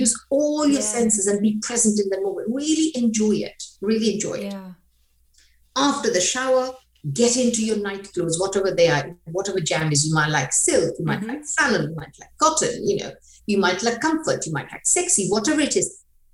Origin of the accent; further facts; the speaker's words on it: India; You know, I'm an Indian, and I grew up in a Hindu household.